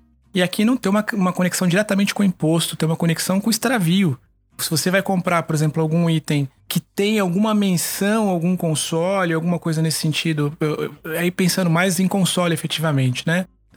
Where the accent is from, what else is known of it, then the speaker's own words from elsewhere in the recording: Brazil; Imagina para nós que somos brasileiros